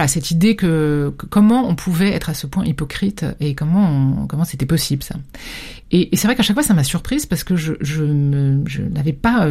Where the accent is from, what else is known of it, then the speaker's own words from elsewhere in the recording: France; avec des gens qui m'ont vraiment prise à partie en tant que Française